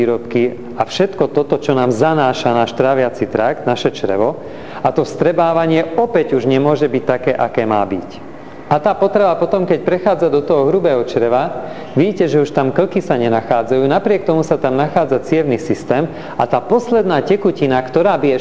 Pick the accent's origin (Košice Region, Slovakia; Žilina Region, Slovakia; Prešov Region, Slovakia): Košice Region, Slovakia; Košice; V Košiciach ročne pribudne, keďže som z Košic, 1200 nových pacientov na onkológii.